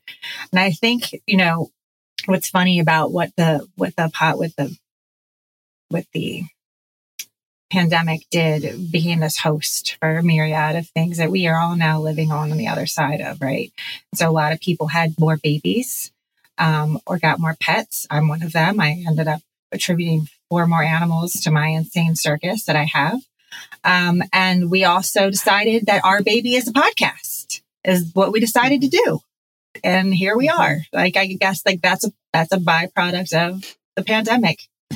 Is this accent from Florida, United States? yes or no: no; Baltimore, Maryland, United States; I don't want to say I'm from Texas. I live in Texas. I'm from Baltimore.